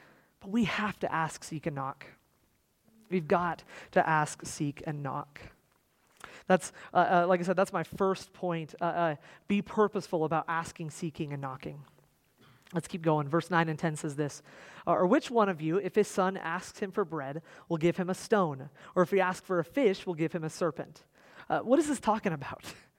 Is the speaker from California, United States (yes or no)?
no; Tremonton, Utah, United States; most of my life, I'm from Tremonton, so I've driven this direction.